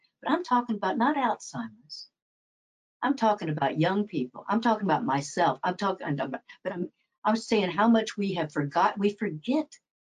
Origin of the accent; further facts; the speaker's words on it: the Ozarks, United States; I come from the Ozarks.